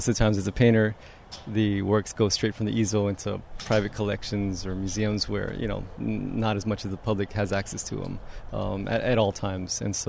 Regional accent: San Antonio, Texas, United States; my own upbringing here, my background growing up in the South Side community.

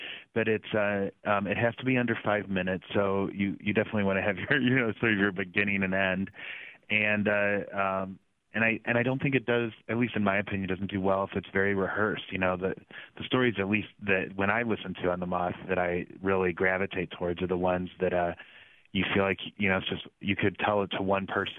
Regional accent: Springfield, Illinois, United States; now in Chicago, United States; I have spent a ton of time in Iowa. So I grew up in Springfield, Illinois, and our neighbor was Paul Simon, the senator who has since passed.

